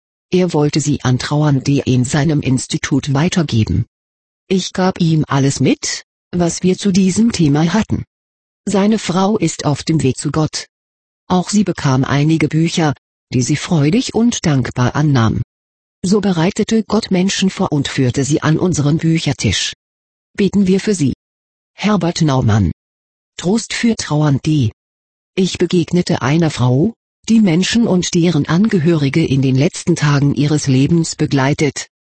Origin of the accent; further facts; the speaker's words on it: Wittenberg, Saxony-Anhalt, Germany; Die Lutherstadt Wittenberg ist meine Heimatstadt